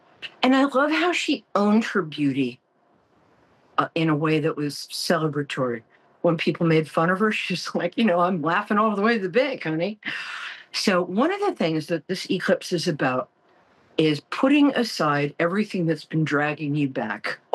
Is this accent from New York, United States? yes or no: yes; Brooklyn, New York, United States; Or else, I'm from Brooklyn, we like to threaten people randomly.